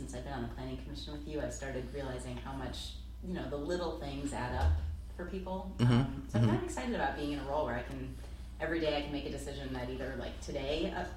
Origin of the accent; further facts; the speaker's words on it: St. Louis Park, Minnesota, United States; But, no, about me, I grew up in St. Louis Park. I went to St. Louis Park High School. Go Orioles.